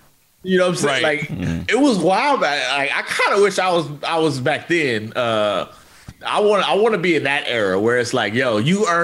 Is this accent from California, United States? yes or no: yes; Oakland, California, United States; this is coming from a dude who's a columnist in Oakland, right, in my hometown, right.